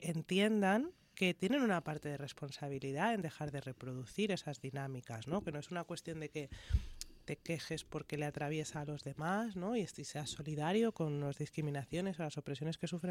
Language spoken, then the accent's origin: Spanish; Equatorial Guinea; nosotras, que somos de Guinea Ecuatorial